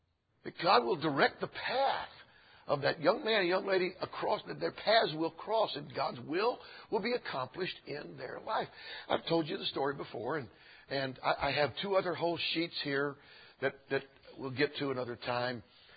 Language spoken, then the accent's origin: English; Georgia, United States; So I just sat down there, looked across and said, hello … I'm from Georgia.